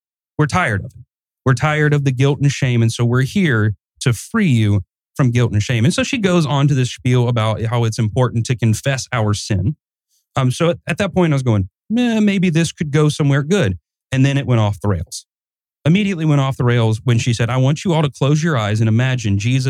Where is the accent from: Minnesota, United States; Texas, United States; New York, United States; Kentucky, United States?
Kentucky, United States; Yeah, I'm not a speller. I'm from Kentucky.